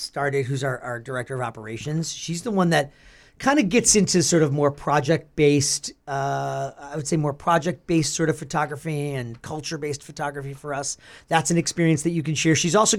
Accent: Midwest, United States; I grew up in the Midwest picking cherries with my grandmother.

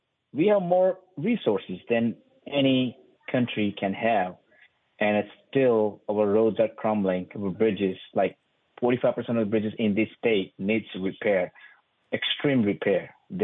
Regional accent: India; English is a second language; moved away as an adult; now in United States; I was born and raised in India in lower middle class family, and I came to the United States in 2008.

